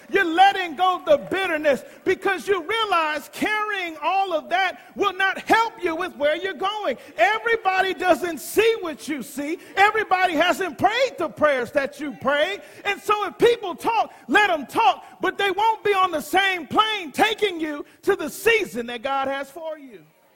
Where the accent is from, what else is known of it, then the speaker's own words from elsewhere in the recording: Detroit, Michigan, United States; I grew up in Detroit, Michigan, the north, and I have been delivered from winter.